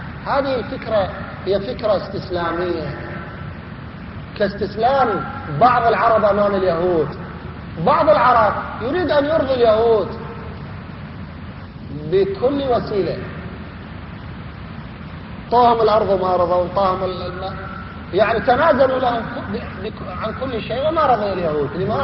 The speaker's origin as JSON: {"language": "Arabic", "country": "Iraq", "said": "ولكن لا ينبغي لنا نحن كعراقيين أن ننشغل بهموم الأمة"}